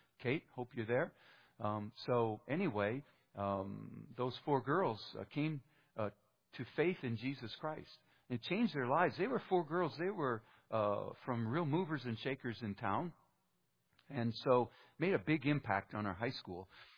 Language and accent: English; Minnesota, United States; well, you know, I came from Minnesota, and, you know, I have an older brother, 2 years older than me